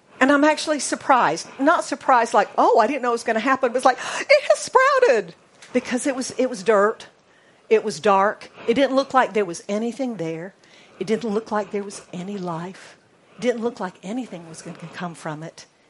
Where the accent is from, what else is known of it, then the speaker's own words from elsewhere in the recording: United States; But since I'm American, I'm going to say basil, okay?